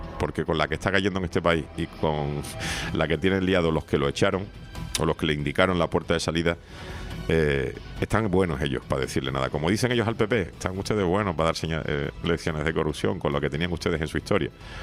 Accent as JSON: {"language": "Spanish", "country": "Spain", "said": "qué vergüenza me da a mí como español la imagen que damos en Europa."}